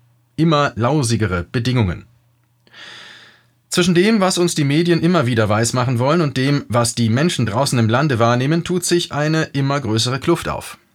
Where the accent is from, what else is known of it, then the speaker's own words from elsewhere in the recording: West Germany, Germany; denn als Westdeutsche waren wir das Schaufenster, auf das unsere Schwestern und Brüder aus dem Ostblock voller Neid schauen sollten